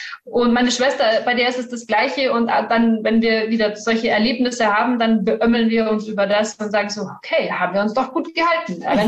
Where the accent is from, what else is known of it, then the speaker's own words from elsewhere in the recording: Bavaria, Germany; Ein bisschen südlich von München wohne ich. Eigentlich komme ich aus dem Norden von München